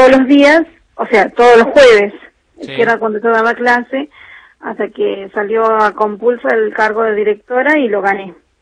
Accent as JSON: {"language": "Spanish", "region": "San Luis", "country": "Argentina", "tie": "born or raised there", "said": "No, soy nacida y criada en San Luis Capital."}